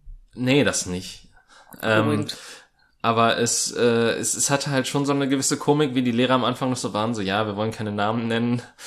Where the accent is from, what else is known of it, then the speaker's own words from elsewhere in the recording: Germany; Ja, das ist ja auch richtig, wir sind Deutsche.